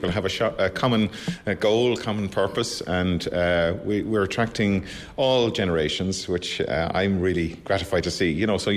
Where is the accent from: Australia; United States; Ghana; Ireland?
Ireland; Ballyglunin, County Galway; also born or lived in Dublin; I'm from Ballyglunin, County Galway. I moved here back in 2008 from Dublin. Wanted to get away from the city life.